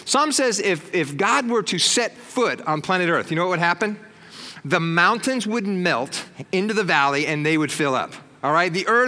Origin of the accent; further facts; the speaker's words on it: Bakersfield, California, United States; born there; I was born in Bakersfield. I have that accent.